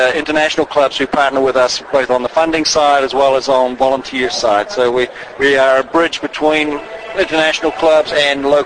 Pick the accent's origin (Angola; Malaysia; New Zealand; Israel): New Zealand; now in United States; I am a New Zealander.